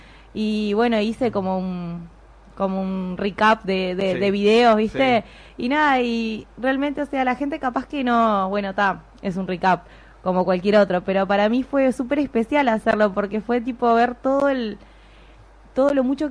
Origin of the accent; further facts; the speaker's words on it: Salto, Uruguay; Es re lindo, porque si bien es una fusión de un montevideano y una salteña